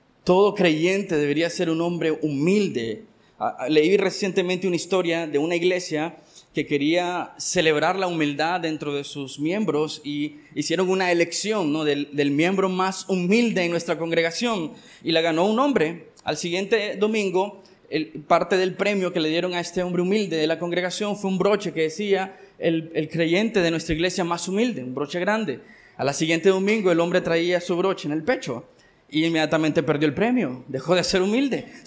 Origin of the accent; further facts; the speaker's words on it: Nicaragua; Entre nosotros como pueblo nicaragüense